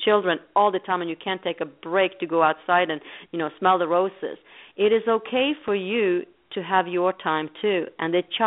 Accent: Norway; when I grew up in Norway, and when I was about 10, 12 years old, I started having, in those days, pen pals all over the world.

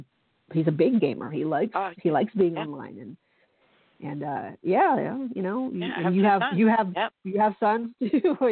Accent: United States; I'm talking as, you know, a 45-year-old woman growing up in America and seeing the things that I've seen.

